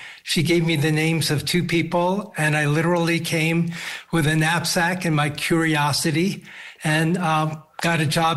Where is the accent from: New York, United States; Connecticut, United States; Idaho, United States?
New York, United States; New York City; born there; now in New Mexico, United States; So as you said, I was born in New York City. Like many Asian Americans, I grew up with a lot of pressure to do something in science.